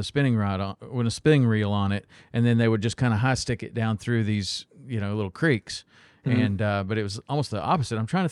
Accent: Tennessee, United States; When I grew up in Tennessee, people used to use fly rods.

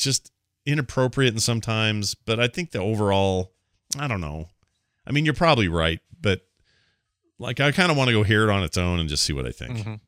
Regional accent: the Maritimes, Canada; As a Canadian Maritimer myself

